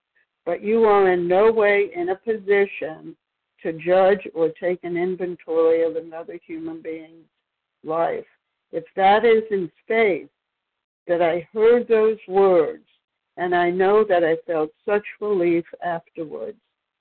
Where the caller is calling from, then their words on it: Maryland, United States; from Maryland.